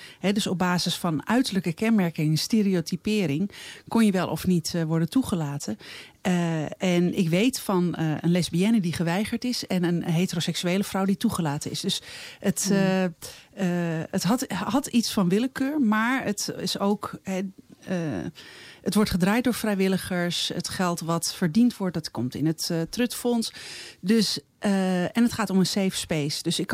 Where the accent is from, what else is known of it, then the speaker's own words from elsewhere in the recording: Amsterdam, North Holland, Netherlands; Ik kom geboren getogen uit Amsterdam.